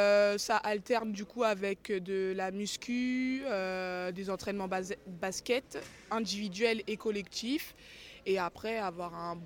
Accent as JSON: {"language": "French", "town": "Margny-lès-Compiègne", "region": "Hauts-de-France", "country": "France", "said": "j'ai 25 ans, je suis originaire de Picardie, plus précisément, à Marnier-les-Compiègne, et je suis basketteuse professionnelle."}